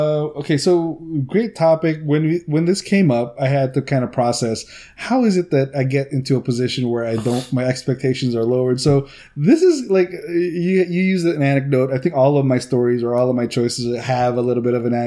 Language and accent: English; Philippines; I don't know if it's just growing up in the Philippines.